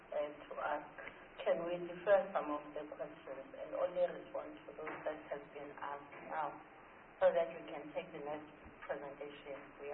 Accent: Buzini, Mpumalanga, South Africa; I'm coming from Buzini, I don't know whether you know Buzini in Mpumalanga, which is bordering Maputo.

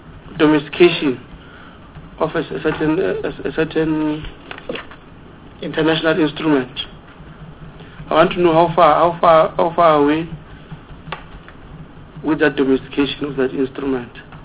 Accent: Mpumalanga, South Africa; where I come from, I come from Mpumalanga

